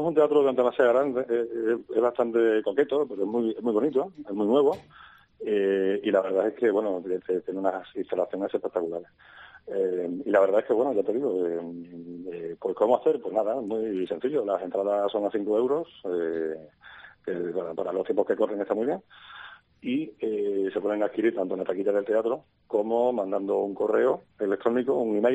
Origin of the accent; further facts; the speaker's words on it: Extremadura, Spain; Que somos extremeños.